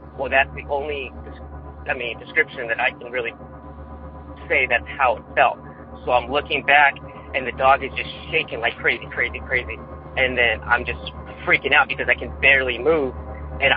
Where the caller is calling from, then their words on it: Mentone, California, United States; Well, I come from Mentone, California, kind of a little ways down from going up Forest Falls and a road to get to Big Bear.